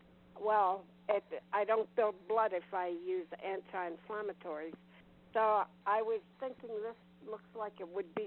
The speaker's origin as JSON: {"language": "English", "region": "Pennsylvania", "country": "United States", "said": "from Pennsylvania."}